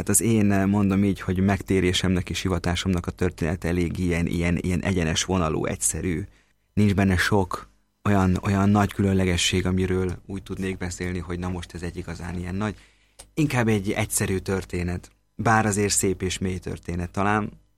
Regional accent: Ózd, Borsod-Abaúj-Zemplén, Hungary; also born or lived in Kazincbarcika; igazából én ózdi vagyok, családom is Ózdon élt és él mind a mai napig, tehát az a város nekem a szülőváros és az otthonom továbbra is. Ott születtem, és igazából a 19 éves koromig ott is éltem végig családommal.

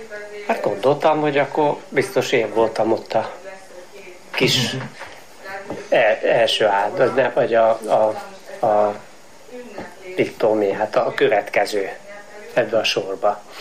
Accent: Budapest, Hungary; Rákos Csabáról származom, tehát én ugyan a Bajcsikhozárba születtem, mert ugye ezt de Rákos Csabán nőttem fel, akkor Kossuth Lajos utcába

